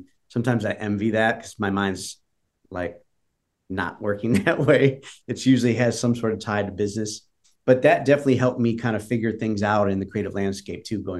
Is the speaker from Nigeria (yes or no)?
no; Detroit, Michigan, United States; And I'm from Detroit and I love that style of music.